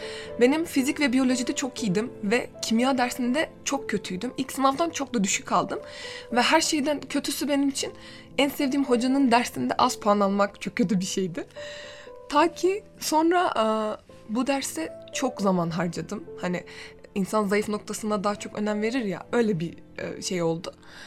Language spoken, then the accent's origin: Turkish; Baku, Azerbaijan; Turkish is a second language; also born or lived in Iran; Aslen İranlıyım ama 2 yaşımdan beri Azerbaycan'da yaşadım ve büyüdüm. Şu anda Orta Doğu Teknik Üniversitesi'nde Kimya Mühendisliği Fakültesi'nde okuyorum ve sonuncu sınıfım. Bakü'de de ilk birkaç senemi İran Okulu'nda okudum. Bakü'deki İran Okulu'nda.